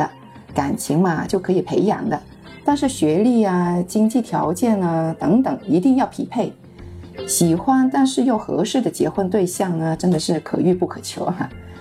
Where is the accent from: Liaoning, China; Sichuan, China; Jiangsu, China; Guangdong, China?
Guangdong, China; Guangzhou; Hello， 我们是来自广州的两夫妻